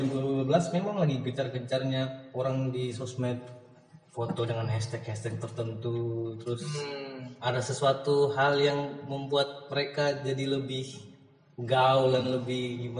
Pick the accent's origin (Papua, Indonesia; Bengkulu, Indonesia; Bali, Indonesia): Papua, Indonesia; born there; Saya kan lahirnya di Papua. Saya masih cukup sulit mengetahui daerah saya sendiri yang Flores itu, yang saya asli dari sana.